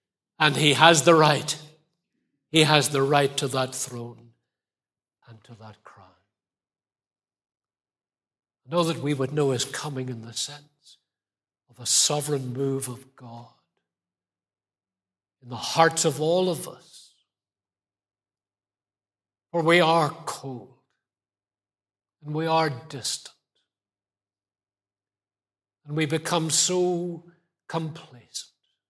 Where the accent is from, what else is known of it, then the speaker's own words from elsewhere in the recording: Belfast, Northern Ireland, United Kingdom; By the way, I'm from East Belfast.